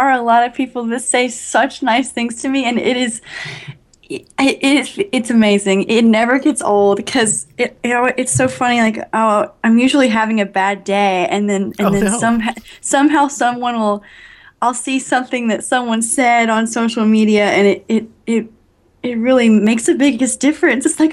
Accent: North Carolina, United States; also born or lived in Florida; Yeah, I lived there for maybe like 3 years. Okay. And then we moved to North Carolina to my mom's hometown.

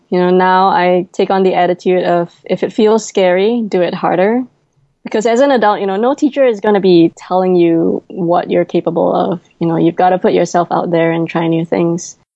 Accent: Singapore; Growing up in Singapore, my parents were never the most expressive of people.

